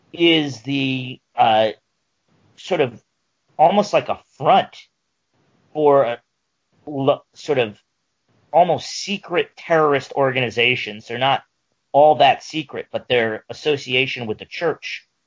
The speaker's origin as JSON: {"language": "English", "region": "New Jersey", "country": "United States", "tie": "born or raised there", "said": "from originally New Jersey, unfortunately my home state"}